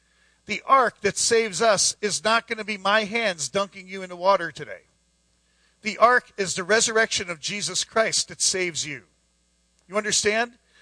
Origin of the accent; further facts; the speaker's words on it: Pennsylvania, United States; And so I said, I'm a pastor from Pennsylvania.